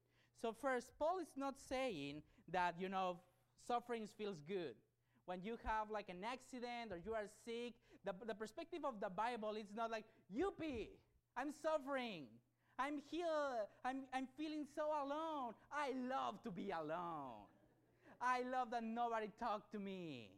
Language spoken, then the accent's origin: English; Tampico, Tamaulipas, Mexico; I born and raised in Mexico. And I born and raised in a very difficult circumstances. I grew up in a town called Tampico, in front of the Gulf of Mexico